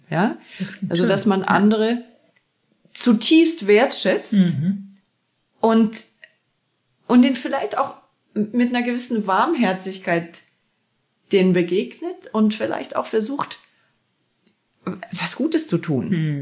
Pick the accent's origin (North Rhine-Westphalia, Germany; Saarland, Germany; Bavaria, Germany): North Rhine-Westphalia, Germany; Essen; von Essen, wo ich aufgewachsen bin